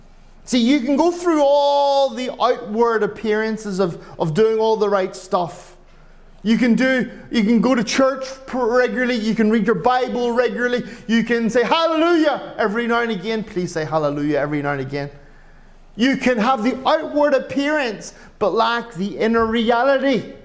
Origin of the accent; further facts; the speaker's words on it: Ireland; I'm an Irishman. I'm very emotional.